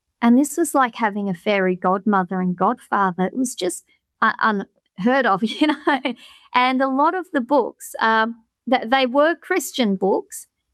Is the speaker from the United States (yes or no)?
no; Australia; I'm an Australian. I was born in Australia, and I grew up here